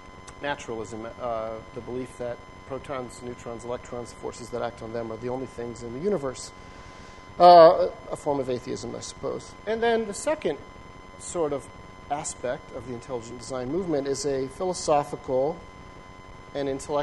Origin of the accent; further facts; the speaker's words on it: Arizona, United States; I barely know what that word outboard means. I'm from Arizona.